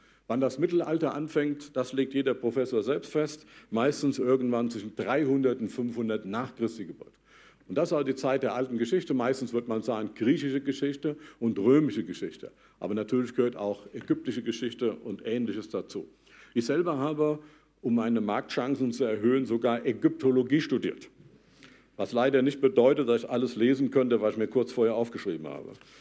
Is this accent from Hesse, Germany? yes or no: yes; Dillenburg, Hesse, Germany; ich komme aus Dillenburg, ist eine kleine Stadt. In Hessen